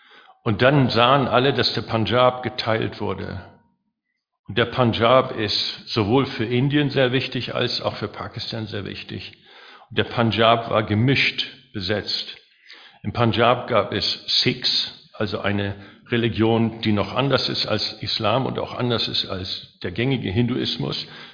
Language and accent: German; Germany; Manchmal muss man dann als Deutscher, wenn man so im Gespräch ist mit manchen Leuten, den Hitlerzahn ziehen. Dass sie denken, wir sind doch Deutsche, wir müssen doch Hitler toll finden.